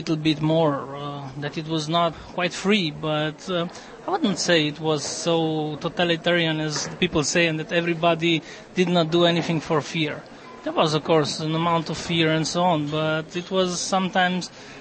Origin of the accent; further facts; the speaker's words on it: Arad, Arad County, Romania; I was born in 1918 in Arad, that's a city in Romania, very close to the Hungarian border.